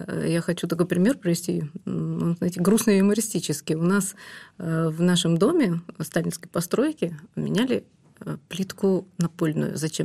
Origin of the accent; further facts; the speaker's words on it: Semey, Abai Region, Kazakhstan; born there; а я родилась в Семипалатинске на ядерном полигоне. Отец у меня был начальником штаба